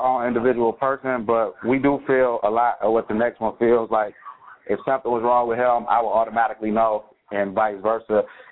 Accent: Inkster, Michigan, United States; We're from Inkster, Michigan. Inkster, Michigan is 20 minutes outside of Detroit.

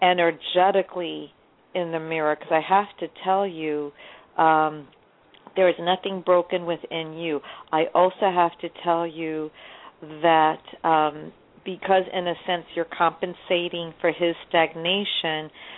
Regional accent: New York, United States; I'm like, why? And I'm from New York.

